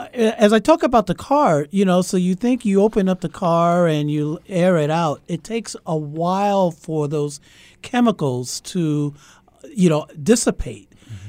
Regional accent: New York, United States; now in Minnesota, United States; I'm from New York. I can remember the van in Harlem, New York City. Some of my friends here in Minnesota said they remember it

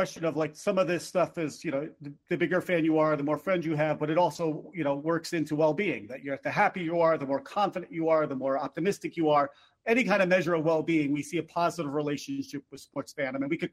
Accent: New York, United States; Where I talked about my kids, where I'm from. I'm from New York. I'm a Yankees fan.

